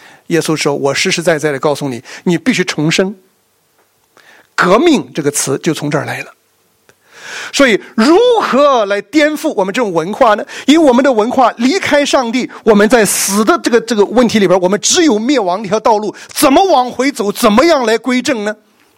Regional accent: Shandong, China; 这也是大概我们山东人引以为骄傲的地方

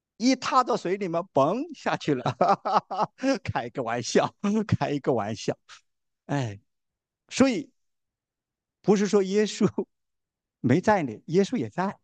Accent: southern China, China; 我这个人不会游泳，我虽然是南方长大的

